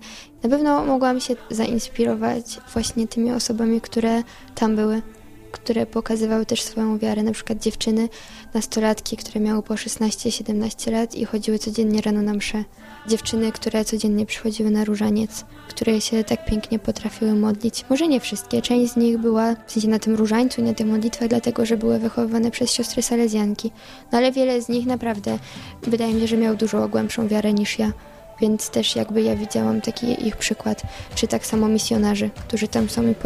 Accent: Olimpin, Kuyavian-Pomeranian Voivodeship, Poland; now in Łódź, Poland; pochodzę z Olimpina pod Bydgoszczą. Od paru lat mieszkam w Łodzi, ponieważ tam studiuję mikrobiologię.

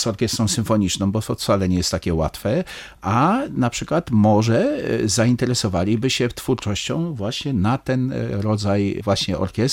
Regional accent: Chełmno, Kuyavian-Pomeranian Voivodeship, Poland; ja też pochodzę z Chełmna

